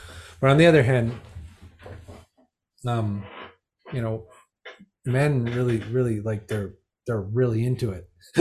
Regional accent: Canada; I still have this, because I'm from Canada

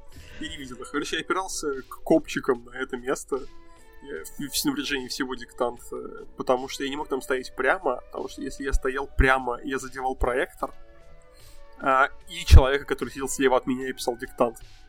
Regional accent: Astrakhan, Astrakhan Oblast, Russia; Я как коренной астраханец, сейчас вам все скажу.

